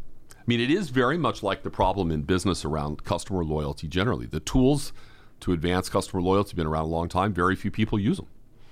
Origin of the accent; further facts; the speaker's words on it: Boston, Massachusetts, United States; I'm a Bostonian.